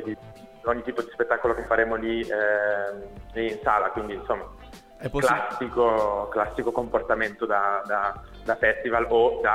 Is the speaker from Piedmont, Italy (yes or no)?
yes; Turin, Piedmont, Italy; questo siamo nati a Torino, certo, noi siamo tutti di Torino.